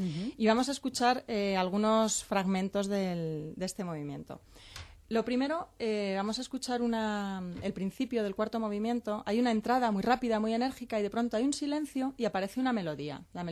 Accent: Spain; somos españoles y no entendemos, uh-huh, alemán

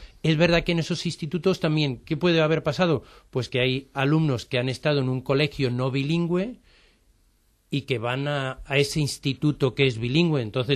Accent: Spain; nosotros como españoles yo creo que tenemos un problema con el dominio de la lengua extranjera, ¿no?

